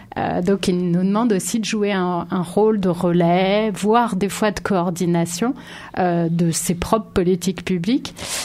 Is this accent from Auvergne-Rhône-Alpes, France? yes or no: yes; Auvergne-Rhône-Alpes, France; now in Drôme, France; je suis originaire de montagne. Alors bon, de montagne un peu différente puisque je suis originaire du massif du Mont-Blanc. Après, j'ai surtout travaillé dans d'autres lieux. Et en fait, j'ai découvert la Drôme. J'habite en Drôme depuis bientôt 20 ans.